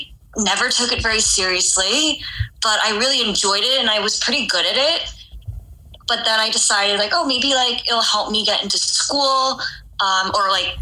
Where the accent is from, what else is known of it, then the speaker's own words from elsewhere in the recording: New York, United States; sports were super big in the town that I grew up in on Long Island.